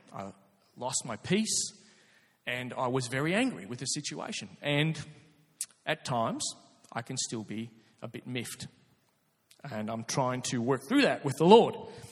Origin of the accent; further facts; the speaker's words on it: Scotland, United Kingdom; being a Scotsman